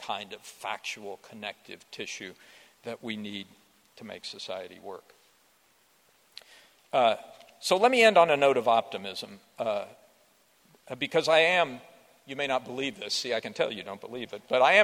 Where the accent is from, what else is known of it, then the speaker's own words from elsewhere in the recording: Chattanooga, Tennessee, United States; My very first job out of college was at the Chattanooga Times. It was my hometown newspaper.